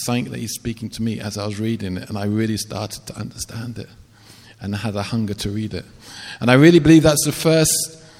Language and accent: English; England, United Kingdom; I didn't even know them. I'm an English strong boy.